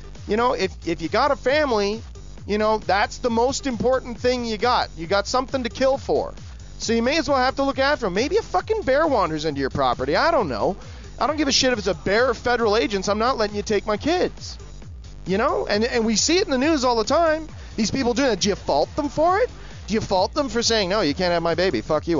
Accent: Canada; I'm Canadian. I'm not going to have to worry about this because I'm already fucked.

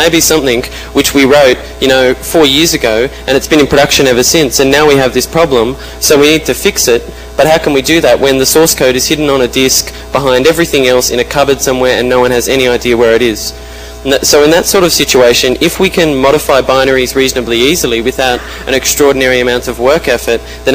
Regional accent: Sydney, New South Wales, Australia; I'm from Sydney, Australia.

